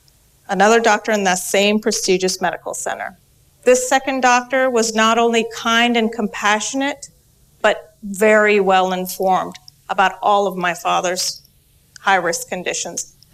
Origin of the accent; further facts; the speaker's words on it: Midwest, United States; a young girl from the Middle East deals with growing up in the Midwest